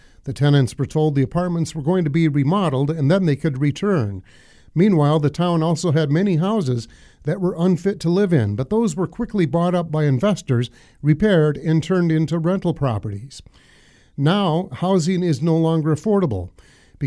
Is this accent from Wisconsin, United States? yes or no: yes; Wisconsin, United States; Huge numbers were resettled in my hometown and in other towns in Wisconsin.